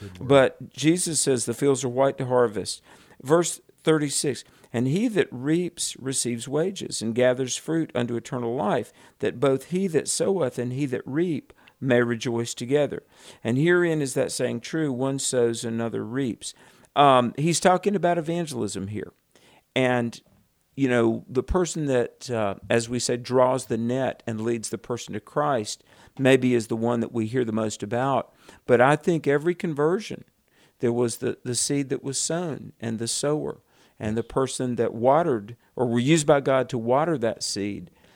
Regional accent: the South, United States; I'm from the South. We'd give people a jar of apple butter.

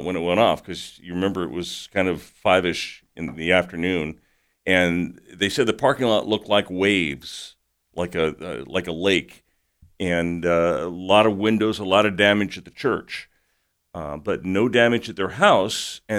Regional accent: Santa Cruz, California, United States; I grew up in Santa Cruz, California, which is south of San Francisco on the Monterey Bay.

